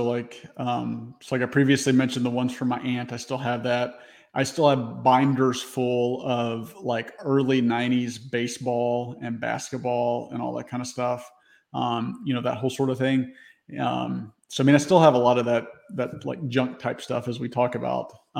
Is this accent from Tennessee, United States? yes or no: yes; Memphis, Tennessee, United States; I'm 39 years old. I grew up in the Memphis area and had a lot of local card shops kind of around that area